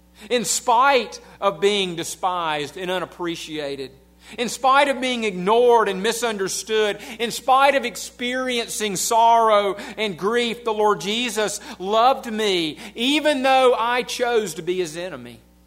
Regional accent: United States; accent: southern; But you'll have to go with my southern accent and the silence.

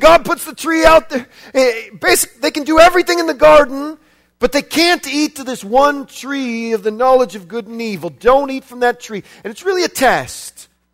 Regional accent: Portland, Oregon, United States; and I'm from Portland, Oregon, and I'm from their assembly.

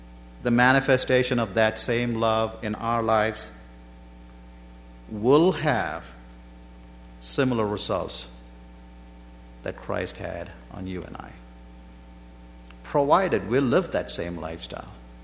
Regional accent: India; I like I said, I grew up in India

